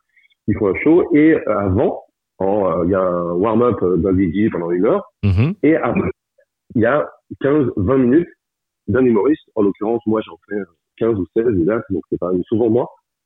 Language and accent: French; Quimper, Brittany, France; born there; moved away as an adult; also born or lived in Lyon; now in Paris, France; Ouais, je suis un Quimperrois. Enfin, je suis un Quimperrois. Je suis né à Quimper, je n'ai pas vécu beaucoup, mais toute ma famille du côté de ma mère est breton et habite encore en Bretagne. Et moi, je suis parti il y a 30 ans à Lyon, et maintenant à Paris, mais je suis breton.